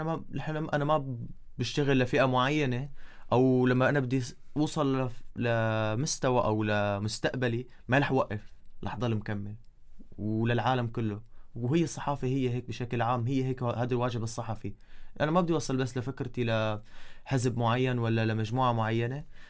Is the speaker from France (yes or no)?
no; Syria; وأنا كوني سوري وأكتر شيء هلأ الأزمة هي صايرة بسوريا تقريبا